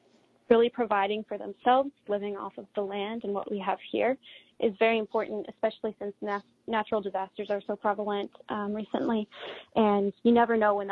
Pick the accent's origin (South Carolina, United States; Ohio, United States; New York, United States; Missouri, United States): Ohio, United States; Cincinnati; now in Kauai, United States; I'm not originally from Kauai. I'm from Cincinnati, Ohio.